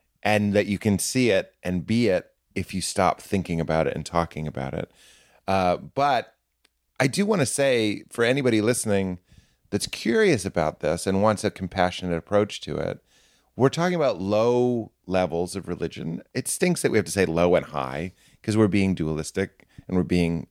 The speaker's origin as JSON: {"language": "English", "town": "Boston", "region": "Massachusetts", "country": "United States", "said": "This is who I am. … I'm from Boston. I'm a Protestant. I don't like gambling, whatever it might be."}